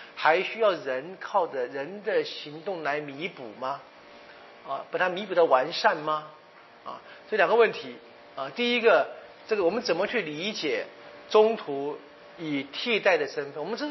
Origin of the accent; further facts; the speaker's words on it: China; 我想我们中国人话说这个休戚与共了哈